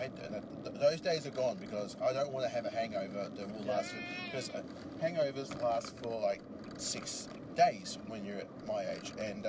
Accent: Sydney, New South Wales, Australia; I get around. I'm from Sydney.

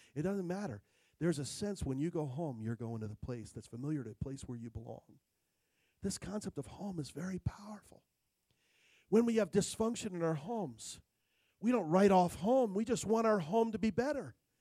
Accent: New Jersey, United States; also born or lived in California / New York; I guess my home, I was born in California, lived in New York, but I guess my home is New Jersey. I lived there most of my life growing up. That's home.

